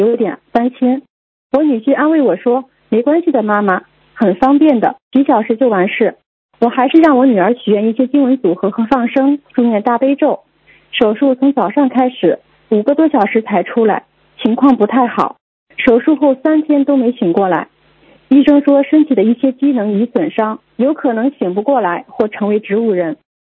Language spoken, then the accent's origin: Chinese; France; 我是一位来自法国的70多岁的师兄